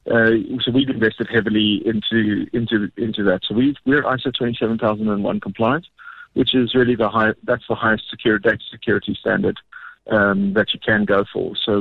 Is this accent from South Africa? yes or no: yes; South Africa; as a South African, house business, we're doing okay.